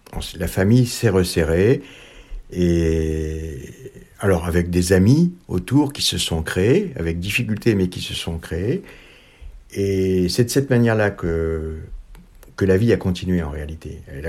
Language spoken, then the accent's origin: French; Algeria; Donc, moi, je suis pied-noir